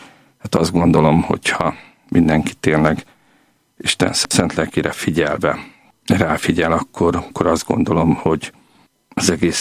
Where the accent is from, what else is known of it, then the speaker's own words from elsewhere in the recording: Oradea, Bihor, Romania; now in Budapest, Hungary; nekem is ugyanígy indult az életem, mert ugye Nagyváradról kerültem Budapestre